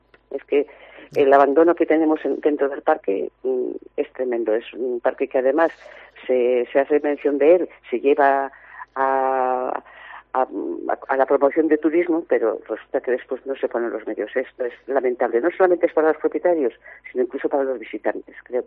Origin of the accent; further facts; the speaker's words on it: Capela, Galicia, Spain; Nosotros por la zona de Capela, de donde soy yo, también tenemos uno a medio hacer